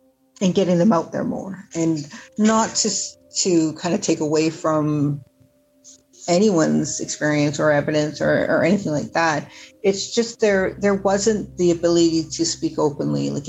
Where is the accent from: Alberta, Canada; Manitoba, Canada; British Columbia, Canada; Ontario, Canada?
British Columbia, Canada; Vancouver; I grew up in Vancouver, BC. We have a lot of rain.